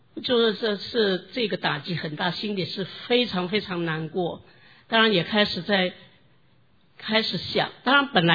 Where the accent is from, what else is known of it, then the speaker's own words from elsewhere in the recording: southern Taiwan, Taiwan; 我是生在台湾南部的一个小农村，那么生在那里，长在那里。